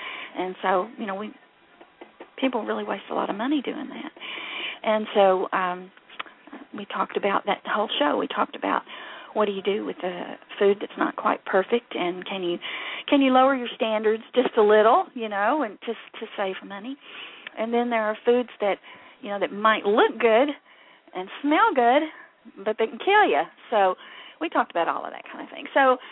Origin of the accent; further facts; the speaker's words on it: Tennessee, United States; I'm from Tennessee. Tennessee. You could probably tell.